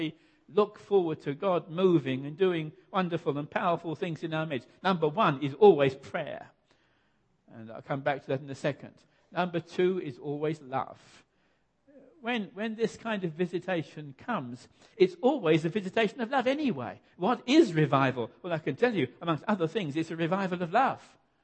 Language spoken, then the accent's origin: English; Kenya; I come from Kenya. As you know, I'm a Kenyan.